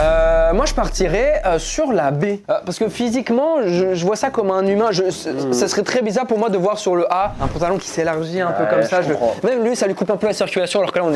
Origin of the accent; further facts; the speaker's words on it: Portugal; J'ai une grande famille, voilà, on est des Portugais, on a beaucoup de familles de par-ci par-là.